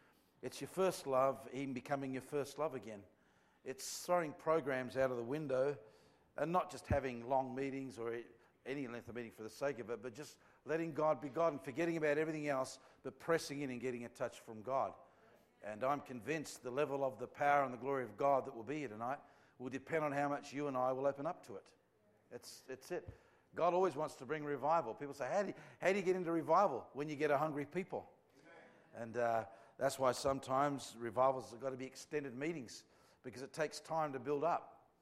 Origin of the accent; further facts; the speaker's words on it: Australia; Because I'm an Australian.